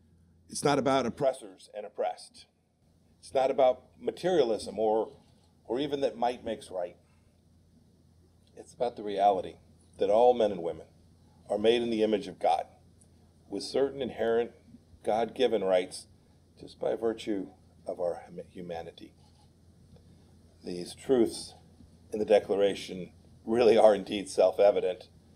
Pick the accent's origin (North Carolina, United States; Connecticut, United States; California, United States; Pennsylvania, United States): California, United States; As a kid growing up in California, I got to see him in action as the governor. It was a very different California then.